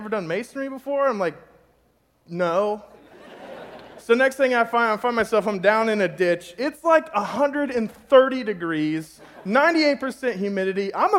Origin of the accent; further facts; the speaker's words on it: Kentucky, United States; And I'm from Kentucky, so I'm thinking, yeah, no problem